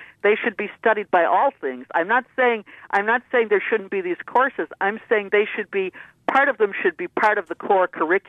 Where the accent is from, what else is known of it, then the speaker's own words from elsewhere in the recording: Midwest, United States; When I graduated from Michigan State, I'm from the Midwest, in 1965, I'd taken a lot of history courses.